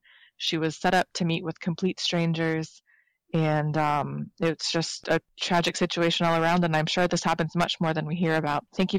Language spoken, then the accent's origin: English; United States; now in London, United Kingdom; I am calling you from London. As you can tell from my accent, I'm American. I live over here now.